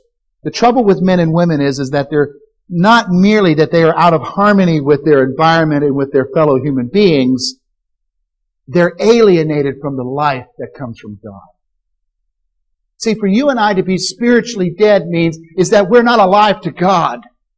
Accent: South Carolina, United States; For instance, I'm from South Carolina.

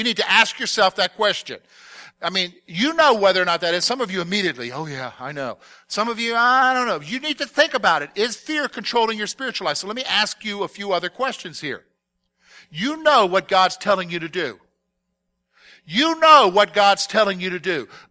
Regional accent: South Carolina, United States; And, I'm from South Carolina. My unit was from South Carolina, and we were up in Virginia at Camp Pickett.

